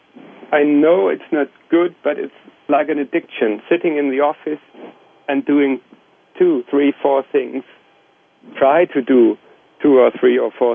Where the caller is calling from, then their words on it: Hamburg, Germany; from Hamburg, Germany.